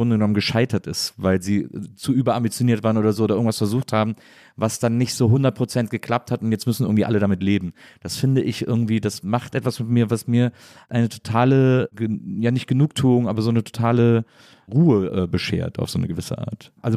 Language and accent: German; Cologne, North Rhine-Westphalia, Germany; Ich komme ja aus Köln, wie gesagt.